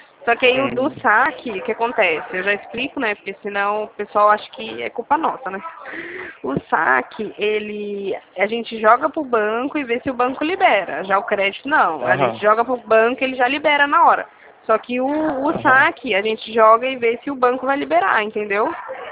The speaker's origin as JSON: {"language": "Portuguese", "region": "São Paulo", "country": "Brazil", "said": "Não, eu sou de São Paulo."}